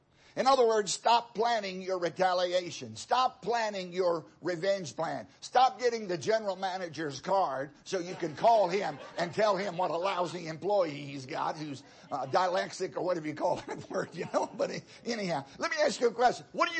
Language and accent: English; Virginia, United States; I grew up in Southside, Virginia. My parents would often talk about somebody being fretted or fretting.